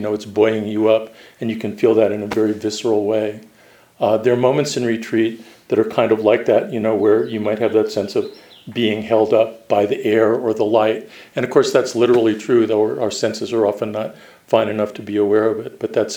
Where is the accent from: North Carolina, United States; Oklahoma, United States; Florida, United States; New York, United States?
New York, United States; That's hard for me because I'm from New York, but yeah, I'll try.